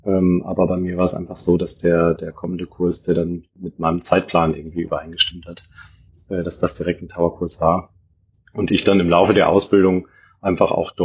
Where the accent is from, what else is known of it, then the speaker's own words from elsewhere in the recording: Mainz, Rhineland-Palatinate, Germany; Ich komme aus Mainz. Also ich habe es nicht ganz so weit nach Frankfurt.